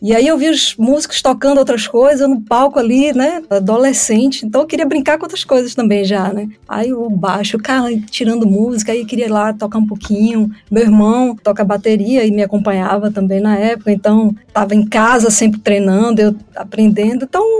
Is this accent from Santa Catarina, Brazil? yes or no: no; Feira de Santana, Bahia, Brazil; aos 7 anos de idade, eu fui convidada para fazer parte de uma banda infantil, lá em Feira de Santana, na minha terra